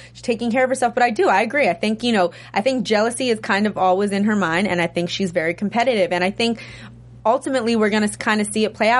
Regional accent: New York, United States; now in Los Angeles, United States; Okay, so I'm from the East Coast. I'm from New York. I've lived in L.A. for 3 years now.

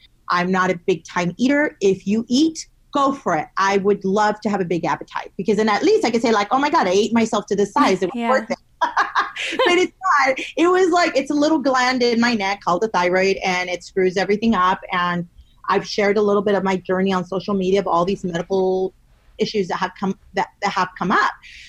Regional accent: United States; And she's going to be speaking in English because I'm American. So I want an American story.

